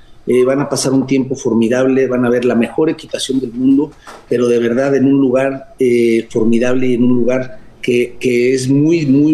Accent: Mexico; tenemos que estar muy agradecidos como mexicanos que el comité organizador invite y traiga este evento a México.

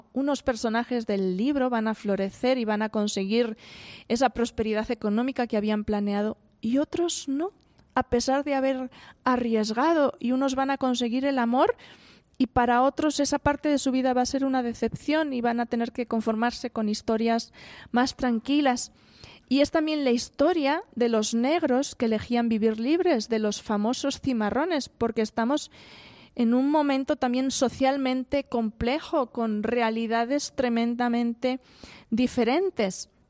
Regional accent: Aragon, Spain; es de mi tierra, es de Aragón, norte de España

